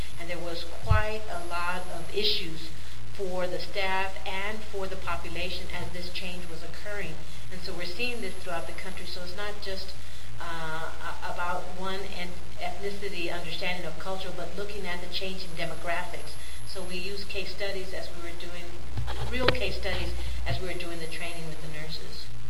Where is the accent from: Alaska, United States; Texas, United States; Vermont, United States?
Texas, United States; San Antonio; and I'm from San Antonio, Dr. Garrett, was just mortified that I hadn't thought about San Antonio